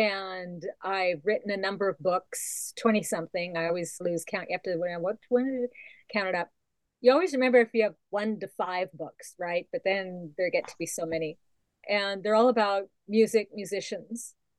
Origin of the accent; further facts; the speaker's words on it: California, United States; also born or lived in Seattle; And this would mostly be in California until we moved up to Seattle, which at that time, that was the 60s